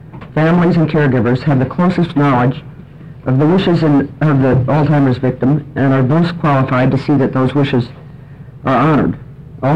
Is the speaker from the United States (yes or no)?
yes; Portland, United States; from Portland, and I appreciate the opportunity to be here.